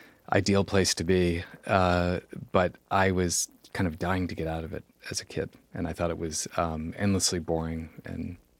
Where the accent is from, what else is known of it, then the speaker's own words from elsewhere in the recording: Newton, Massachusetts, United States; I grew up in Newton, which is a suburb just outside of Boston.